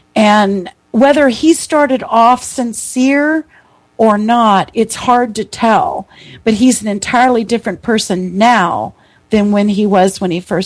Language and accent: English; Texas, United States; I'm from Texas, man. You know, it's no big deal to see a horse going down the road